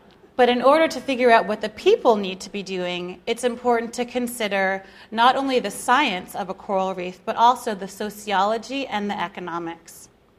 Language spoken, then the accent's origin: English; Brooklyn, New York, United States; I grew up in Brooklyn, New York. There's not really like a warm, friendly ocean there.